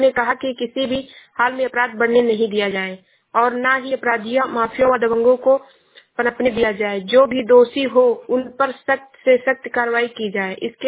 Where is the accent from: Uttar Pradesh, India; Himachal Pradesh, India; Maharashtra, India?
Uttar Pradesh, India; Shravasti; मैं जिला श्रावस्ती से हूँ।